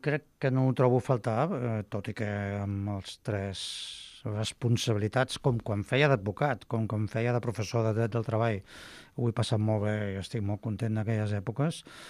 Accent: Barcelona, Catalonia, Spain; Jo soc de la Barceloneta, llavors allò tira molt.

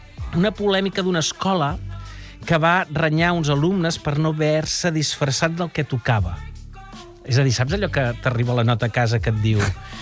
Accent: Barcelona, Catalonia, Spain; jo recordo que en el meu barri en dèiem el dia de la truita. El Guinardó en dèiem el dia de la truita.

